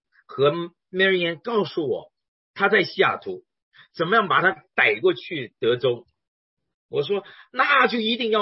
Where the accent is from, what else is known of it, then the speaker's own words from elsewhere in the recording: China; 我作为一个中国人